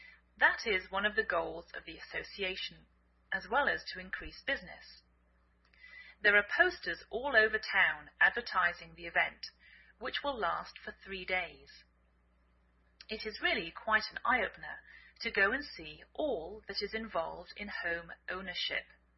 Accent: England, United Kingdom; now in United States

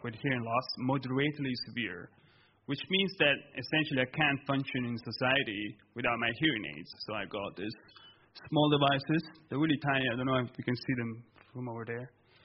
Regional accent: Italy; And so I grew up in Italy, so maybe you've heard some of those people over there. They speak very loudly over there

